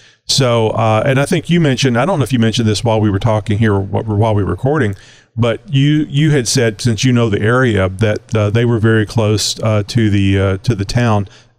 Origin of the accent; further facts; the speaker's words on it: Texas, United States; because I'm a Texan. I'm a Southeast Texan.